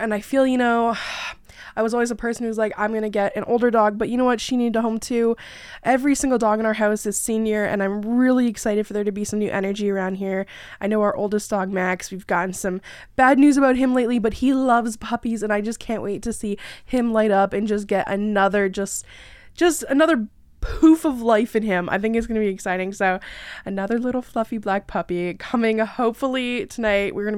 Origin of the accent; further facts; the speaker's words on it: Ontario, Canada; I am Canadian, about an hour away from Toronto.